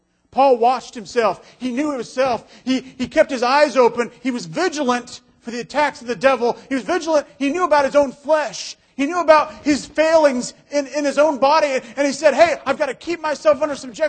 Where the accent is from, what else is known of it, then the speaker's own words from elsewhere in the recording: Alaska, United States; I'm from Alaska, you know, and everyone has guns, but no one uses on each other.